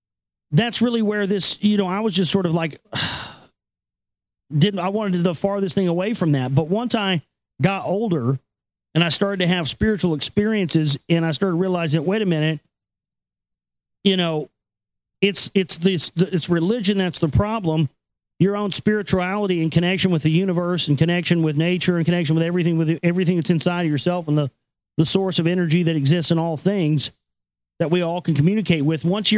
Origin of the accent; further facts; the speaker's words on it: Dallas, Texas, United States; growing up in the South down here in Dallas and the outlying areas of Dallas and Bible Belt Central down here, man